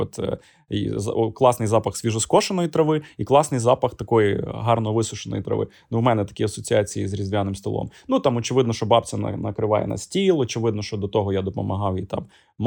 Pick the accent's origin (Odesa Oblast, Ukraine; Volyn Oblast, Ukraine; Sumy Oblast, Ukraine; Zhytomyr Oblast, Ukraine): Volyn Oblast, Ukraine; Я з Волині, і от якщо є у нас слухачі з Волині, підтвердять, це дуже відрізняється